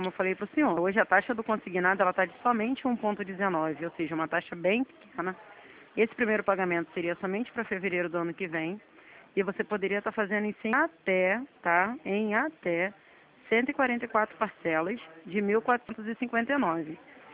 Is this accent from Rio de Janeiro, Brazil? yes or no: yes; Rio de Janeiro, Brazil; sou do Rio.